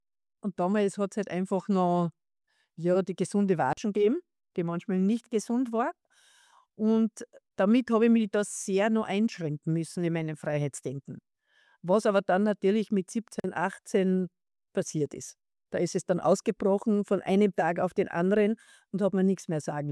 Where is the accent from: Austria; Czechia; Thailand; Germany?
Austria; Salzburg; also born or lived in Vienna; Also ich komme immer aus Salzburg